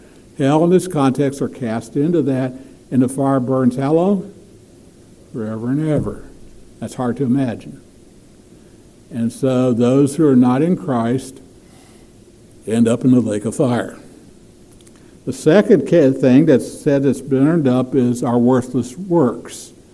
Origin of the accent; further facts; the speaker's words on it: West Virginia, United States; I'm from West Virginia. We leave ours out.